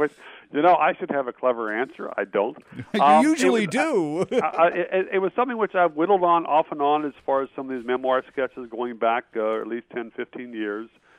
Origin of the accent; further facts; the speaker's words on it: Front Royal, Virginia, United States; And I was raised in a town that they actually shut down all the schools as part of massive resistance in 1958.